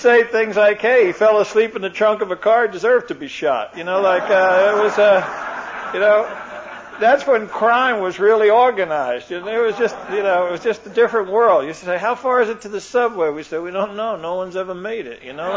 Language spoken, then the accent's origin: English; Brooklyn, New York, United States; I personally just never took it because of where I grew up. I grew up in Brooklyn.